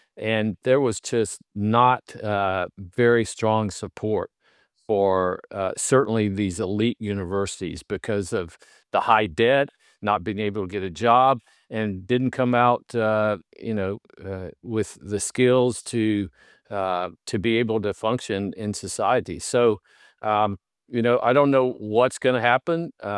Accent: Mississippi, United States; And as you well know, I grew up poor in Mississippi, fortunately raised by my maternal grandparents.

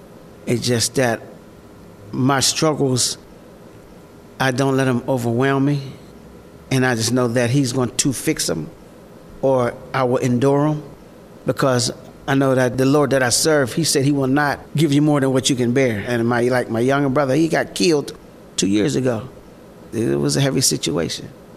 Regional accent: Rankin, Pennsylvania, United States; born or raised there

